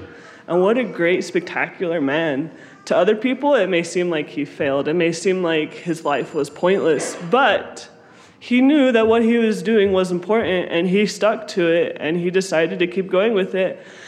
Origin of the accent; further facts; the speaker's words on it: Detroit, Michigan, United States; I am from Detroit, and there's a lot of poverty there. There's a lot of poverty where I'm from.